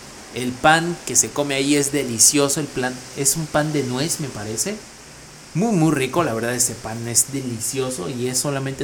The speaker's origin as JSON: {"language": "Spanish", "region": "Michoacán", "country": "Mexico", "said": "amiguita también es de Michoacán, era foránea, y nos llevaba pan, ¿no? ¿Quieren pan? Es de allá de mi pueblo"}